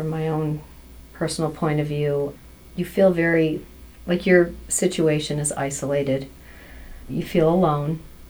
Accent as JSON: {"language": "English", "town": "Glenwood Springs", "region": "Colorado", "country": "United States", "said": "I am from Glenwood Springs."}